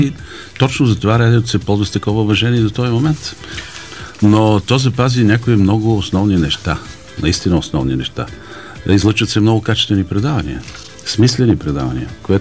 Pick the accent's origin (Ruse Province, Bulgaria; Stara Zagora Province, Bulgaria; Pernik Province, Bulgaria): Pernik Province, Bulgaria; Radomir; born there; Аз съм роден в Радомир, но корена ми е от Касилак, и аз много обичам да се връщам там. Даже на Нова година бях там.